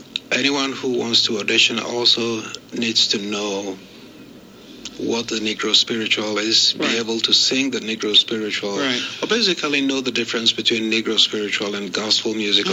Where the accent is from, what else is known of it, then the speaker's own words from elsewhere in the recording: Ghana; now in United States; I grew up in Ghana.